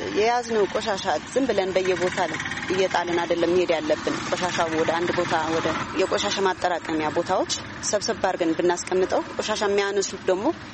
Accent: Mekelle, Tigray, Ethiopia; በጣም ተወልጄ ያደኩት መቀሌ ነው።

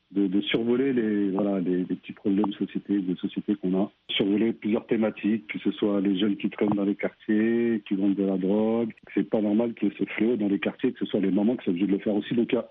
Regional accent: Sarcelles, Île-de-France, France; j'ai grandi à Sarcelles, je suis originaire de la Guadeloupe et aujourd'hui je suis réalisateur.

